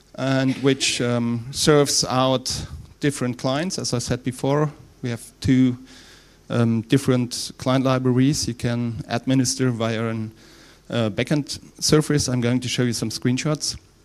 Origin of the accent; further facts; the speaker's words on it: Rhineland, Germany; accent: Rhineland dialect; English is a second language; And then we are from Rhineland in Germany, so we have kind of dialect there.